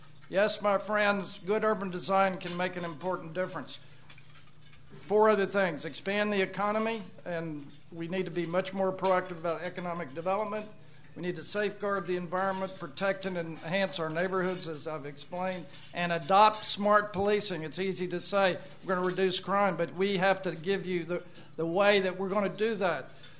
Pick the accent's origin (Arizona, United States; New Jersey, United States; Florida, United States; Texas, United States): Texas, United States; Houston; Houston is my hometown. It's a city I know very well. I love this city.